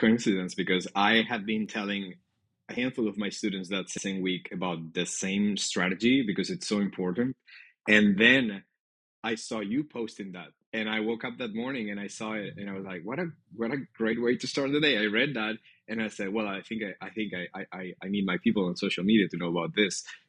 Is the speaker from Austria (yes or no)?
no; Spain; now in Houston, United States; I'm based in Houston, Texas. I'm originally from Spain, but Texas has been my home for the past 9 years or so.